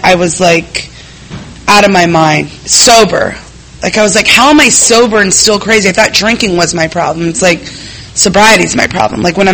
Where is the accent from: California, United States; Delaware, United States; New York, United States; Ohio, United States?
California, United States; National City; also born or lived in San Diego; I was born here in San Diego, grew up in National City. I was the youngest of three, and we all had different fathers, and they were brown, and I was white. And my family's Mexican. I'm Mexican.